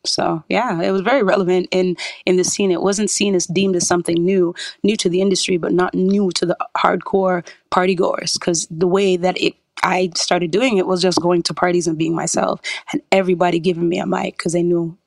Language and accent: English; Canada; accent: Canadian; they thought my Canadian accent even sounded Jamaican, like more Jamaican at that time.